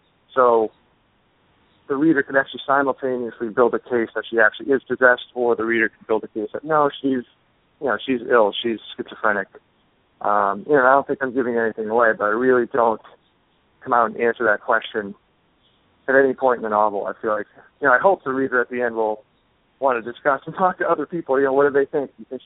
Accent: Beverly, Massachusetts, United States; now in Stoughton, United States; I was just going to say, I grew up in Beverly, Massachusetts, where the book is set. So I've been sort of a hopeless parochial New Englander for most of my whole life.

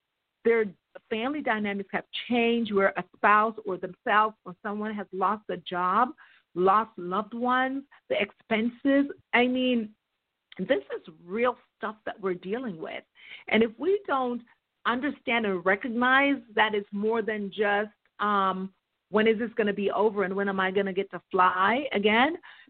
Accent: Jamaica; I know I'm from Jamaica, and I'm married to a man from Haiti.

